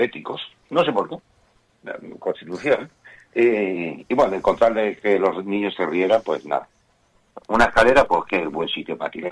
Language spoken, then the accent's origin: Spanish; Huelva, Andalusia, Spain; also born or lived in Cádiz; nací en Cádiz, pero mis padres me llevaron nos fuimos toda la familia. Cádiz no es el sitio con más trabajo del mundo, por si no lo habías observado. Entonces, y Huelva era una ciudad emergente en los años 80